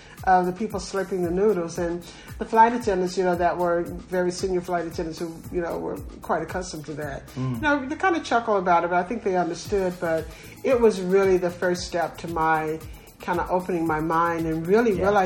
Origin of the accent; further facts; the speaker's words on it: Georgia, United States; all the things that I learned growing up in South Georgia.